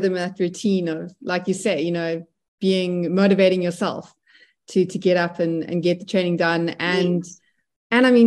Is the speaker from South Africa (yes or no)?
yes; South Africa; I think as a South African, you know, track and field athletes, I think you have a lot of, you know, women to look up